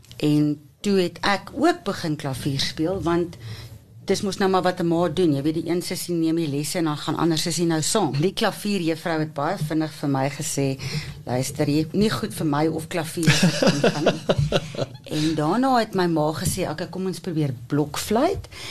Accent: Pretoria, Gauteng, South Africa; Ek is gebore en grootgemaak in Pretoria. Ek was in laerskool Anton van Wouw en in Afrikaans hoër meisies Pretoria.

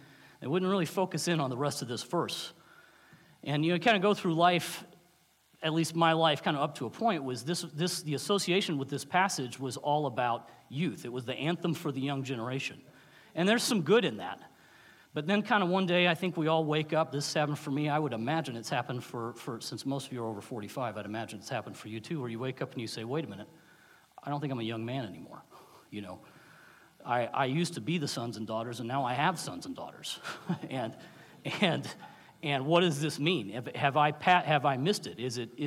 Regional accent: Memphis, Tennessee, United States; I grew up in Memphis, Tennessee. I was a good student at Memphis First

